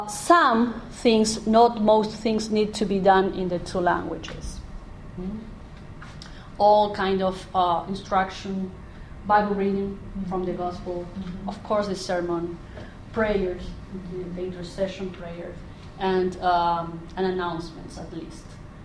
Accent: Argentina; first language Spanish; English is a second language; I come from Argentina, we are the one who speak Spanish with Italian accent.

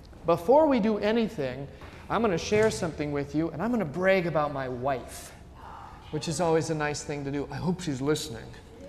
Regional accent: Scotland, United Kingdom; it's not just because I am Scottish

